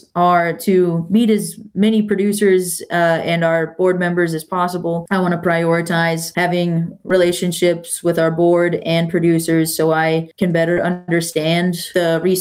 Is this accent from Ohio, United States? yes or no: yes; Ohio, United States; I grew up in Dark County on a 1,200-acre row crop farm.